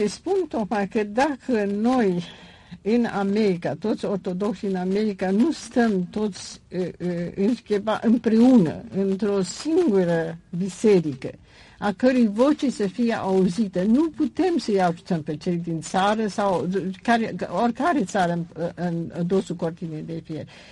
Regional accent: Bucharest, Romania; Eu am crescut în timpul cel mai frumos al țării românești, când totul era în fel, România mare

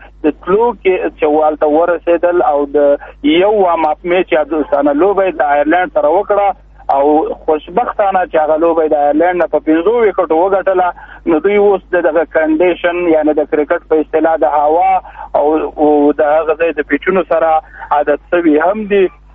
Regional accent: Afghanistan; زموږ هغه افغاني غرور هغه افغاني نوم په نړۍ کې ځلوي

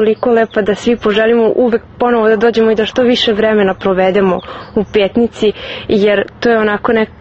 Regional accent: Sopot, Belgrade, Serbia; iz Sopota sam

